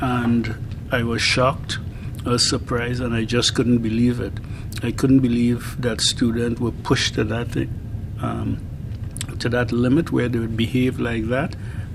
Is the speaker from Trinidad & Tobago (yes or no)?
yes; Trinidad & Tobago; he would always try to get me involved because he knew I was from Trinidad.